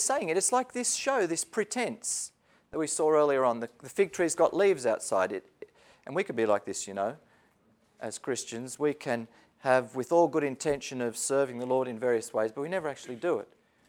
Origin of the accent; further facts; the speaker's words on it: Australia; We had a friend when I grew up in Australia who emigrated over to New Zealand with his family.